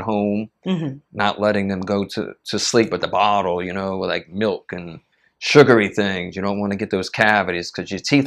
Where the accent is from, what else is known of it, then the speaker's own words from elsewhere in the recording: New Orleans, Louisiana, United States; because I grew up in the New Orleans public schools, and we had good music teachers.